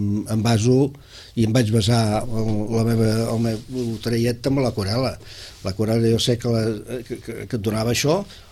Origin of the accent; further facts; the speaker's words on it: Vilanova i la Geltrú, Catalonia, Spain; born there; Jo, inclús quan no vivia a Vilanova, o quan no vivia, jo vaig néixer a Vilanova, però quan no vivia a Vilanova